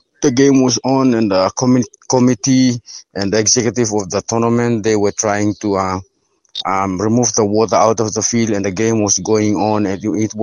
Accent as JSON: {"language": "English", "town": "Andra Island", "region": "Manus Province", "country": "Papua New Guinea", "said": "I'm from Andra Island. I'm teaching here. This is my fourth year of teaching. My island is located at the north coast part of Manus Island."}